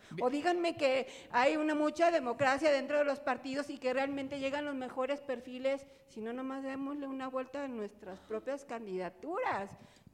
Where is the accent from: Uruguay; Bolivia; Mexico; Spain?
Mexico; Puebla; also born or lived in Mexico City; poblana, chilanga y he sido pluri